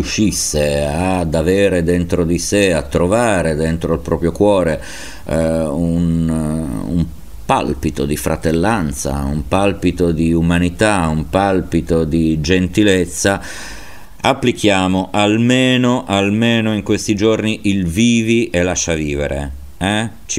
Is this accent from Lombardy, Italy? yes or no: no; Liguria, Italy; born there; qualcuno di voi sa forse che io sono nato in Liguria